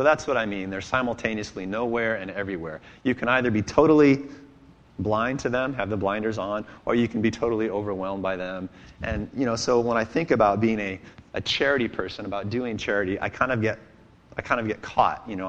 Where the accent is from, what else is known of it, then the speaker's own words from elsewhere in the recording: United States; So, you know, as an American, maybe we don't think about a just system.